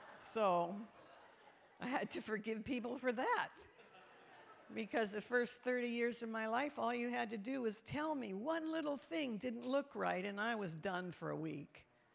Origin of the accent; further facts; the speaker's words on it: Canada; now in United States; I grew up in Canada, so we called it the garage.